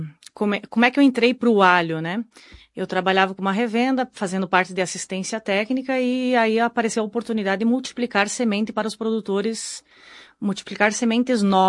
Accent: Santa Catarina, Brazil; now in Caxias do Sul, Brazil; Morando em Caxias do Sul atualmente, exatamente. … né? Sou da região de Curitibanos também

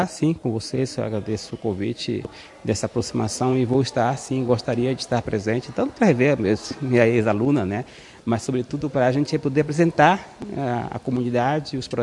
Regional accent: Belém, Pará, Brazil; sou natural de Belém do Pará.

